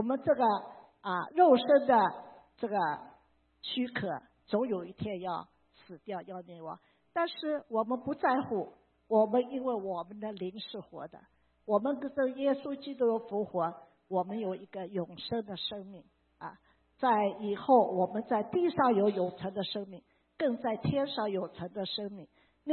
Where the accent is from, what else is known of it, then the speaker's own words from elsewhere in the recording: Shanghai, China; 因为我是上海来的